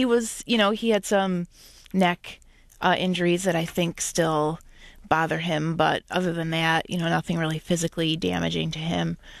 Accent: Farmington Hills, Michigan, United States; are amazing. I grew up in Farmington Hills, Michigan, and very happy, normal childhood.

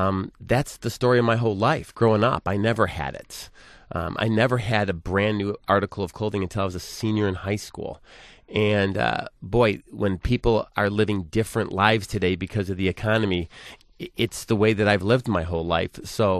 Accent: Livonia, Michigan, United States; You know, I grew up in Livonia

